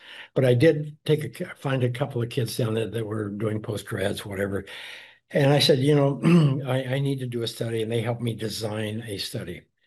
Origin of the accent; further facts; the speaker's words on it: Montana, United States; And I'm a cowboy from Montana. I'm used to doing whatever it takes with baling wire or whatever it takes.